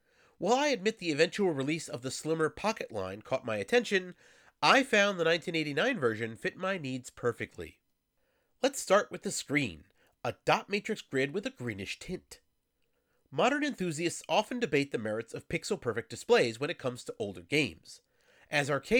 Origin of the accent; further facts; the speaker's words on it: New York, United States; I grew up in New York, so I likely touched one sooner than a lot of other kids.